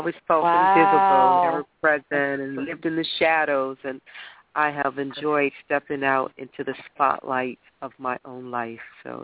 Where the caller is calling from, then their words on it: Detroit, Michigan, United States; I'm in Detroit, Michigan.